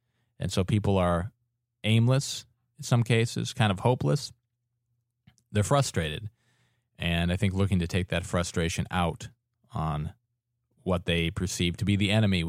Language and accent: English; Wisconsin, United States; When I was growing up in Wisconsin, I lived north of Milwaukee about 3 hours and in more of a rural community.